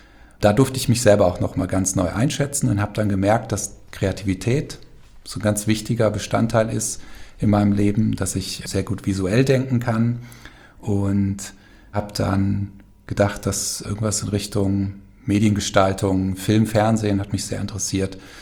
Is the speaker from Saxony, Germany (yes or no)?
no; Falkenberg, Hesse, Germany; Aufgewachsen bin ich hier in Falkenberg, wo ich jetzt auch wieder lebe. Das ist ein kleines, beschauliches Dörfchen im Norden Hessens. 800 Seelen leben hier.